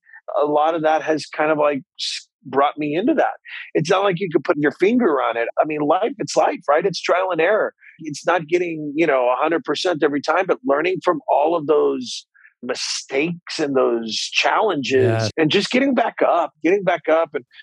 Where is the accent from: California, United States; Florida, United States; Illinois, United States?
Illinois, United States; Chicago; I didn't want to do it in Chicago, my hometown, where I have all the resources and everything.